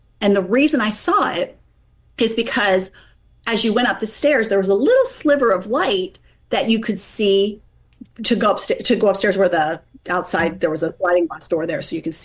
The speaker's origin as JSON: {"language": "English", "region": "Pennsylvania", "country": "United States", "tie": "born or raised there", "said": "but I called it the bus station because I grew up in Pennsylvania."}